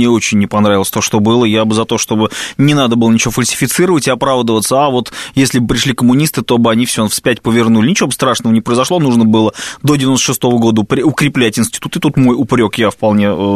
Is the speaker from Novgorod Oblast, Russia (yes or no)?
no; Tambov Oblast, Russia; я из Тамбовской области